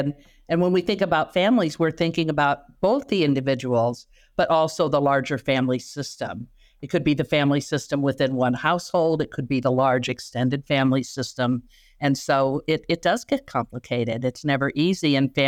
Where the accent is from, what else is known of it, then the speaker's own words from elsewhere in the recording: Chicago, Illinois, United States; when they were meeting in Chicago, which is my hometown